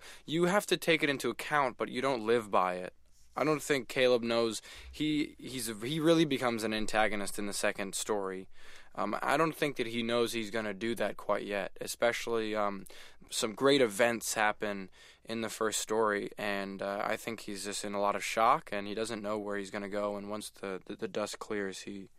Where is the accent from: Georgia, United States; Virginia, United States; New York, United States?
New York, United States; New York City; I grew up in New York in Manhattan.